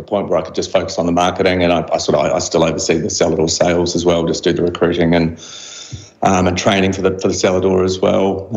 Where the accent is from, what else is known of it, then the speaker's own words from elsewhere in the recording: London, United Kingdom; born there; And so I was born in London as well, well, when my parents were over there on sabbatical, so I had the British passport.